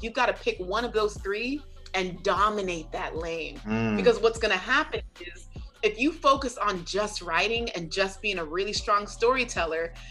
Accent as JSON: {"language": "English", "region": "Arizona", "country": "United States", "tie": "born or raised there", "also_born_or_lived": "San Francisco Bay Area, California / Kansas", "said": "I was born in the Bay. I went to high school in Arizona, college in Kansas, and then lived abroad for 7.5 years. So I've never really had one place that I consider home."}